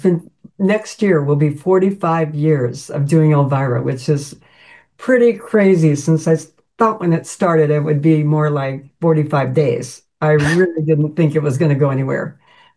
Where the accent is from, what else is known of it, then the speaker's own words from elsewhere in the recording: Kansas, United States; Where I grew up in Kansas, we were too poor to have a horror host.